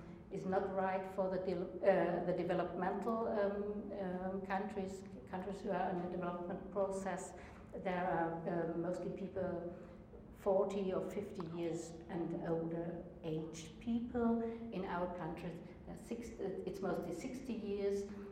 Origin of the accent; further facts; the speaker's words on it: Germany; English is a second language; I'm a gerontologist from Germany.